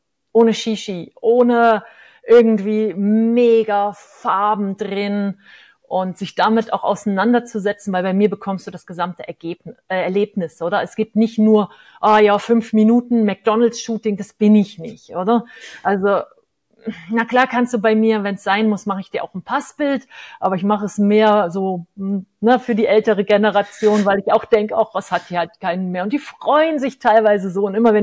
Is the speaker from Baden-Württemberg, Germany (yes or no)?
no; Kiel, Schleswig-Holstein, Germany; Du wohnst ja in meiner Ursprungsstadt, also wo ich geboren bin, in Kiel. Ich komme ja ursprünglich aus Kiel.